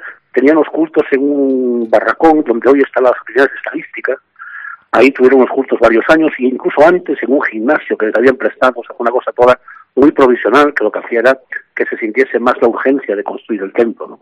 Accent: Betanzos, Galicia, Spain; De la provincia de La Coruña.

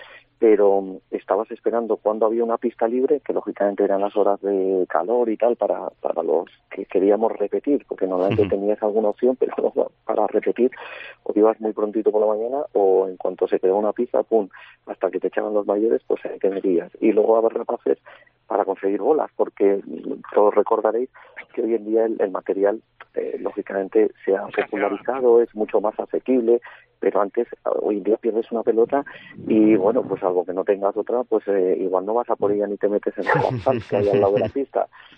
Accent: La Rioja, Spain; yo como soy del norte, de La Rioja

